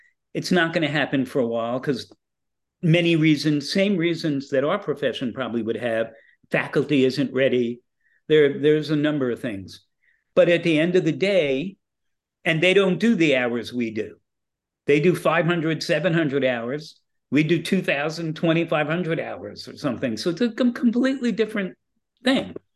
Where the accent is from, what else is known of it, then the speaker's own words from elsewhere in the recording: Brooklyn, New York, United States; if I came from Brooklyn, I came from a minority area, my parents weren't happy that I was going to be called somebody's assistant